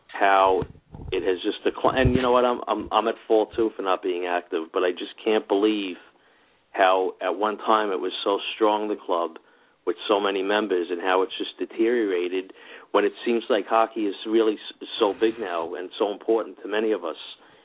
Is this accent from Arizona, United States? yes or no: no; South Ozone Park, New York, United States; I'm from South Ozone Park originally